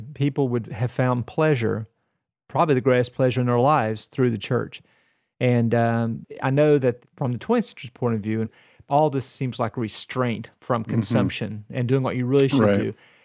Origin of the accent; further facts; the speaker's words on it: Tennessee, United States; I grew up in East Tennessee where this stuff is taken